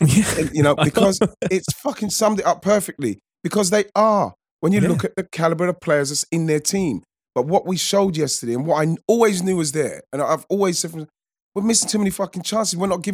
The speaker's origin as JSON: {"language": "English", "region": "England", "country": "United Kingdom", "said": "I said, fuck it, it doesn't matter because like we're English."}